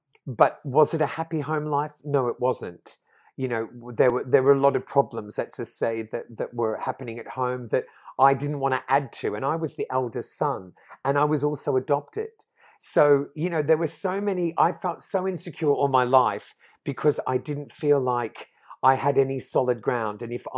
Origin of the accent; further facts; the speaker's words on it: Australia; when I was younger, you know, growing up in Australia in the 80s, I wanted to dance